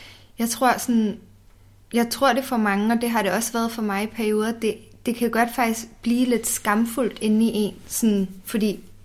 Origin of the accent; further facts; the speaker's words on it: Copenhagen, Capital Region of Denmark, Denmark; dem, jeg kalder mine søskende, dem, jeg er vokset op med på Nørrebro